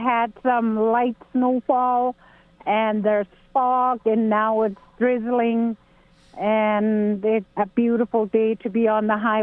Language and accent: English; Yukon, Canada; I'm from Vantakwichin First Nation